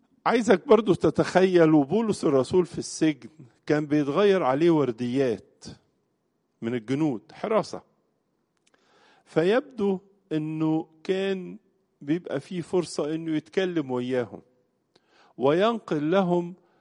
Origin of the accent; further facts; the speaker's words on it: Egypt; أول بلد في أوروبا نالت شرف الإيمان بالمسيح، زي عندنا في مصر.